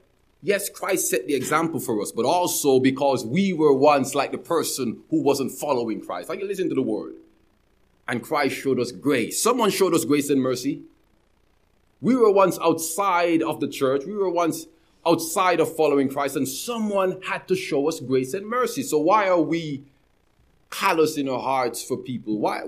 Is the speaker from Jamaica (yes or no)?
yes; Jamaica; I'm from Jamaica, where we microanalyze everybody's life.